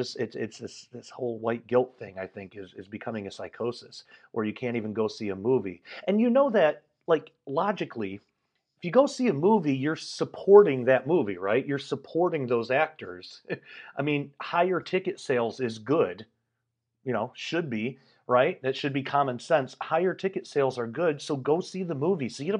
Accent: Michigan, United States; I've only been here in America and then like a couple of times in Canada, but I grew up in Michigan, so that doesn't really count.

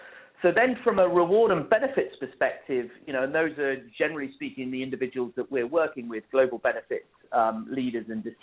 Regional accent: London, United Kingdom; now in United States; I wasn't born in America, so I am English born, raised in London

